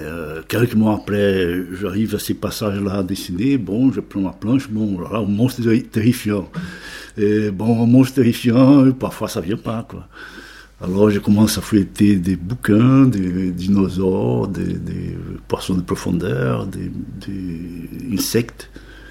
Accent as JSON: {"language": "French", "region": "Rio de Janeiro", "country": "Brazil", "said": "comme je suis brésilien, né à Rio"}